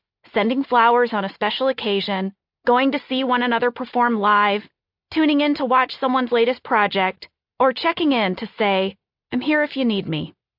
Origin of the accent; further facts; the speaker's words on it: Midwest, United States; I grew up in the Midwest in the 80s, and during that time, there was a sense that female ambition was unladylike.